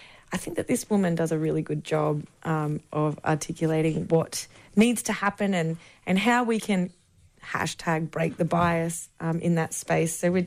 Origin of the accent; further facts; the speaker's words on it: Woodridge, Queensland, Australia; Okay, fine. I'm from Woodridge as well.